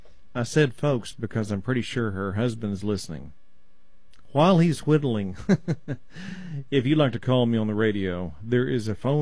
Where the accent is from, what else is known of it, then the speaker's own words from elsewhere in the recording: Texas, United States; I'm from Texas. I just say kefir.